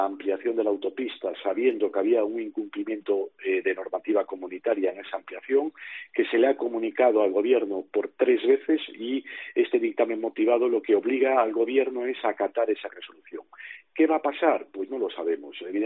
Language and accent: Spanish; Galicia, Spain; Para Galicia siempre somos españoles de tercera.